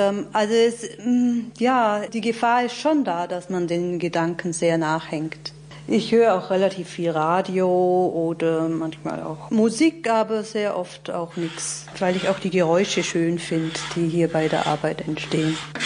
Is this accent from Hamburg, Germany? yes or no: no; Bavaria, Germany; now in Berlin, Germany; Ich komme ja aus dem Allgäu.